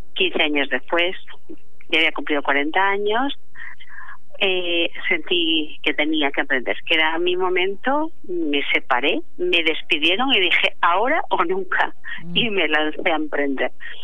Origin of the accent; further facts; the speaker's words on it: Andalusia, Spain; yo soy andaluza, cari, procedo de un pueblo de Almería y en mi pueblo pues la gente era emprendedora